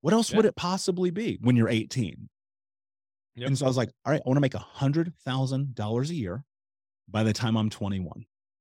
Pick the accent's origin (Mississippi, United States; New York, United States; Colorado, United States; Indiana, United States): Indiana, United States; Indianapolis; But I grew up in Indianapolis. I grew up in America in a prominent city. And we were that poor.